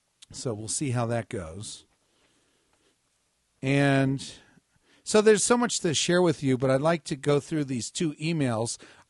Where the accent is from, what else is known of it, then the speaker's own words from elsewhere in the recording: New Jersey, United States; Now, do you hunt chickens? I'm from New Jersey. How would I know?